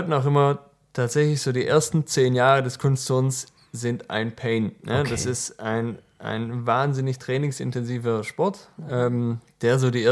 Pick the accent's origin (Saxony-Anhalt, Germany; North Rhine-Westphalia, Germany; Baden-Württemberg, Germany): Baden-Württemberg, Germany; Tübingen; born there; mein Vater kommt aus Holland. Ich bin in Deutschland geboren, in Tübingen, aber eben mit holländischem Namen.